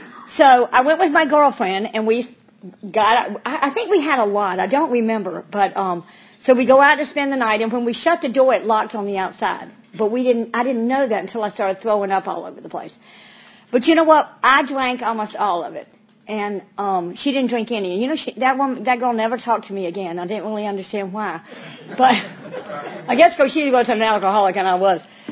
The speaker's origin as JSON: {"language": "English", "region": "North Carolina", "country": "United States", "tie": "born or raised there", "said": "I grew up in North Carolina. My dad was a magician"}